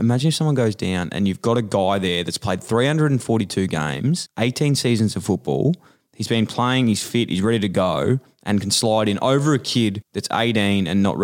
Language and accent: English; Ballarat, Victoria, Australia; I'm from Ballarat.